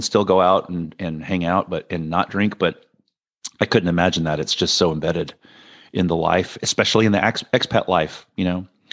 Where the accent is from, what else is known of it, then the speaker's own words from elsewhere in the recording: Lubbock, Texas, United States; I was born in Irving, in the Dallas area. Okay. But I grew up in Lubbock, Texas, which is in the West.